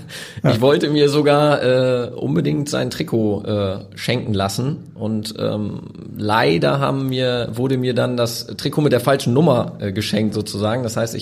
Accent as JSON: {"language": "German", "town": "Osnabrück", "region": "Lower Saxony", "country": "Germany", "tie": "born there", "said": "ich bin in Osnabrück geboren, das ist für mich noch Heimat"}